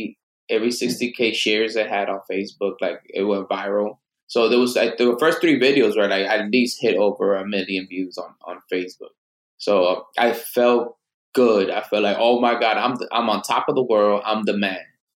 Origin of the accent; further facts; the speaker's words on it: Dominican Republic; I grew up with the Mexican culture, even though I'm Dominican.